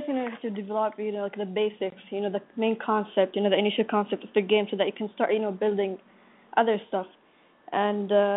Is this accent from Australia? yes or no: no; Saudi Arabia; I'm from Pakistan, but I live in Saudi Arabia. Like, I was born in Saudi Arabia. And I was born and raised here. But I go, you know, summer, I go to Palestine. I'm calling from Saudi Arabia.